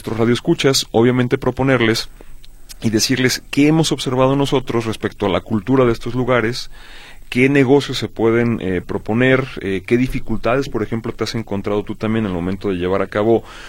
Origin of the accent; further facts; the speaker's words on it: Mexico; los dos somos mexicanos